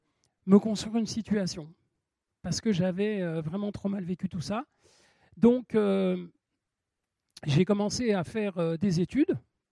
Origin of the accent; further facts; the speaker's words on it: Nancy, Grand Est, France; Donc moi je suis du nord de la France, je suis originaire de Nancy, je suis lorrain.